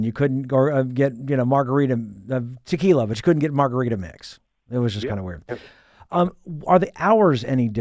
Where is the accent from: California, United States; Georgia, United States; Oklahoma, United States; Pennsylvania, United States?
Oklahoma, United States; I grew up in Oklahoma, and 9 a.m., 9 p.m., that was it.